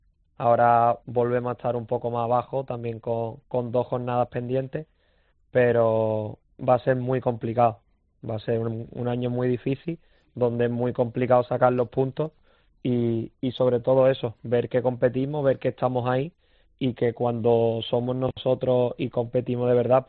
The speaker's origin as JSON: {"language": "Spanish", "town": "Málaga", "region": "Andalusia", "country": "Spain", "tie": "born or raised there", "said": "Yo soy de Nueva Málaga"}